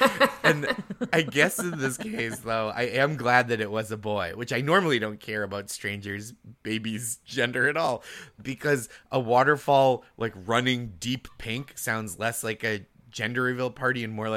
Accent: Boston, Massachusetts, United States; I'm from Boston. These are things that happen.

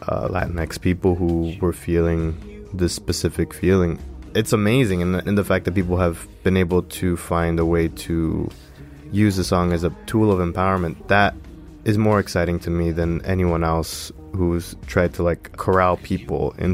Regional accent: Florida, United States; born there; My parents were both born in Ecuador. They moved to New York. And then I was born in Florida.

